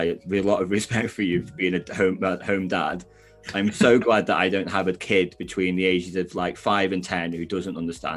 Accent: Stoke-on-Trent, West Midlands, United Kingdom; Obviously, I'm from Stoke. So like the best thing about Stoke-on-Trent when you're like 18 to 21

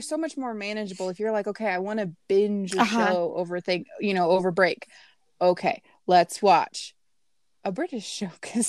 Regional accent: United States; But I'm American

